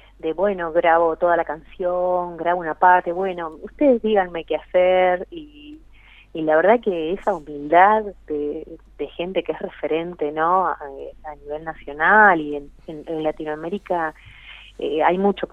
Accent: Concordia, Entre Ríos, Argentina; en Concordia, mi ciudad natal

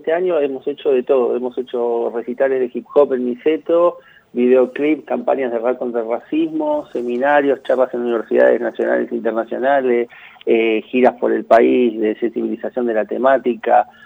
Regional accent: Argentina; soy parte de la organización de DIAFAR, como nombraban, de la diáspora africana de Argentina. Soy afrodescendiente, argentino afrodescendiente.

